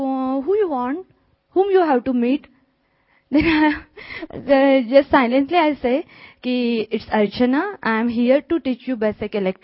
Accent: Pune, Maharashtra, India; I'm from Pune, India.

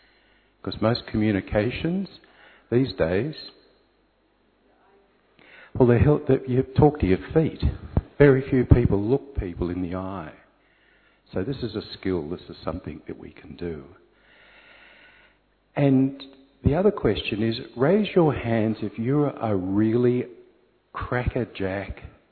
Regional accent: Australia; Trust me, I'm an Aussie, right?

